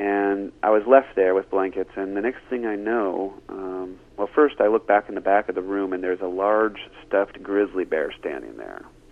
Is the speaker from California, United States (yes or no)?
yes; Monterey, California, United States; I was looking out across the ocean that I grew up near, the cypress trees that I grew up near